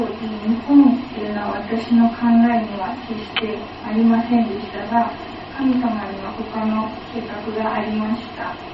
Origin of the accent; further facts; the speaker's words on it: Jamaica; Japanese is a second language; now in Japan; 私はジャマイカと呼ばれるカリブ海が美しい島、火と水の国の出身です。日の出の国と呼ばれている日本に来て3年になります。